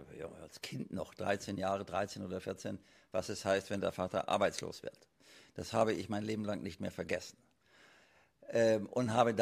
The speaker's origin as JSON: {"language": "German", "town": "Neumünster", "region": "Schleswig-Holstein", "country": "Germany", "tie": "born or raised there", "said": "ich bin in Neumünster geboren und habe auch die ersten 19 Jahre oder 19,5 Jahre meines Lebens in Neumünster verbracht, also sprich Kindheit und Schule. Und Neumünster war damals eine Industriestadt mit einer signifikanten Struktur aus Lederindustrie und Textilindustrie"}